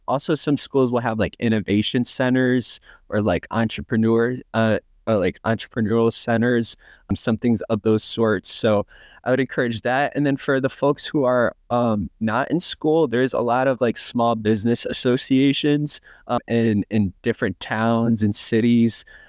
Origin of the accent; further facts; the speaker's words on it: Ukraine; now in United States; I'm from Ukraine.